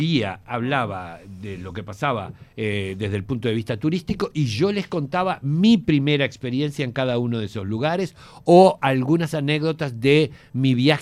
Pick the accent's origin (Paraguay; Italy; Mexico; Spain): Italy; Sorrento, Campania; Soy de Sorrento. Yo de la zona del sur, porque soy de este otro lado, de la costiera Amalfitana.